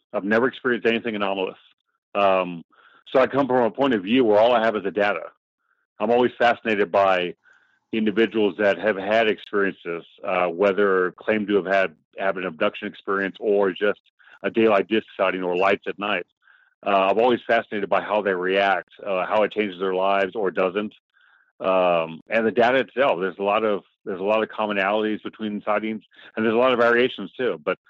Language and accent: English; San Antonio, Texas, United States; Born and raised in San Antonio, Texas. Born before the 80s. We'll go with that. Before the 70s, actually. Graduated from University of Texas, San Antonio, back in the mid-90s.